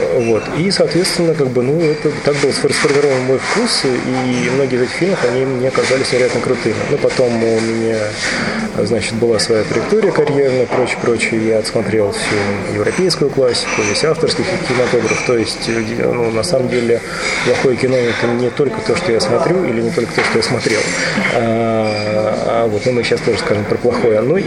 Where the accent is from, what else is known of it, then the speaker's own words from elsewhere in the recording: Petushki, Vladimir Oblast, Russia; born there; Я родился в Владимирской области, в городе Петушки.